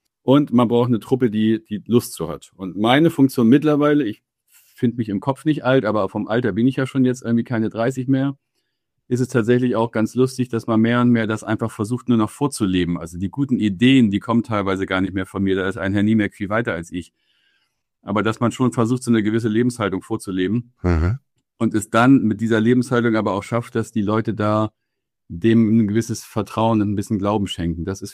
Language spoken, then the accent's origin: German; Schleswig-Holstein, Germany; Ich bin an der Ostsee groß geworden, 2-3 Kilometer weg von der Kieler Förde